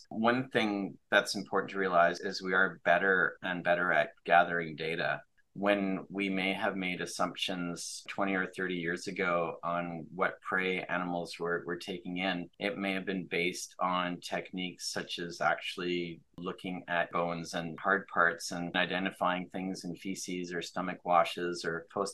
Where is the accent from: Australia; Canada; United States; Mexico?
Canada; Now I'm Canadian